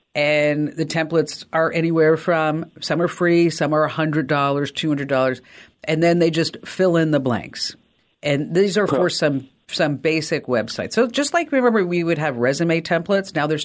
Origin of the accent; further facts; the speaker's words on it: New Jersey, United States; I'm from New Jersey. We don't know. Sometimes we don't have a filter.